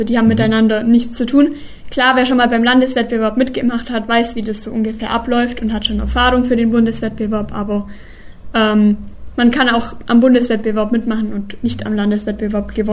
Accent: Bavaria, Germany; Also ich komme ja aus Bayern

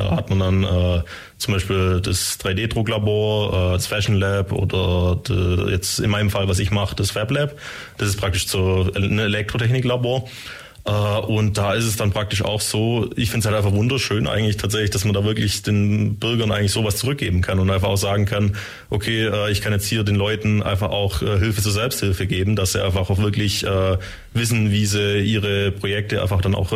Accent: Sontheim an der Brenz, Baden-Württemberg, Germany; Ich mache jetzt gerade ja den Bundesfreiwilligendienst im Verschwörhaus. Ich komme aus Sontheim an der Brenz, das ist Richtung Heidenheim

